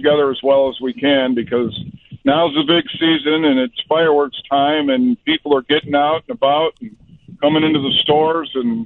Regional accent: Munster, Indiana, United States; I've been a lifelong person in Indiana. I grew up here in Munster, right across the border. I've been here my whole life.

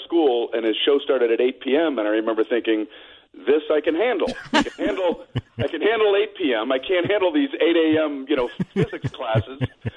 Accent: Miami, Florida, United States; I grew up in Miami, Florida.

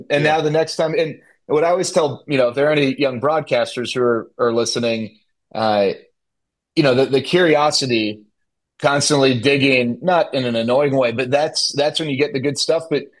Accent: Dallas, Texas, United States; when I was a young Rangers fan growing up in Dallas, I used to love all the little tidbits, right?

